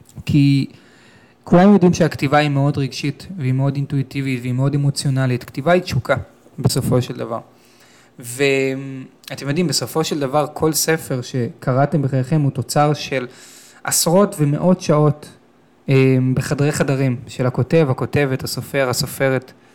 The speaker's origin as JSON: {"language": "Hebrew", "town": "Tel Aviv", "region": "Tel Aviv District", "country": "Israel", "tie": "born or raised there", "said": "גדלתי בתל אביב, גדלתי בצפון תל אביב, והייתי ילד מאוד מאוד ביישן."}